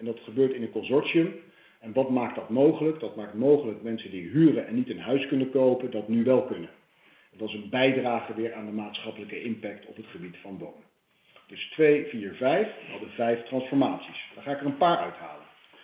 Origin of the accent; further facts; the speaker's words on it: Berlin, Germany; born there; Dutch is a second language; Ik ben zelf geboren in Berlijn.